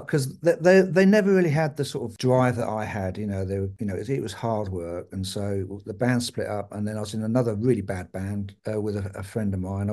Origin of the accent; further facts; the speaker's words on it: Aylesbury, South East England, United Kingdom; because I'm from Aylesbury and Bucks